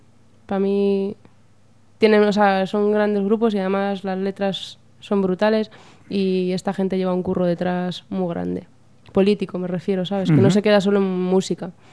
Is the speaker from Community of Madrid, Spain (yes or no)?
yes; Madrid, Community of Madrid, Spain; Es que yo soy de Tetuán, o sea, mi barrio es Tetuán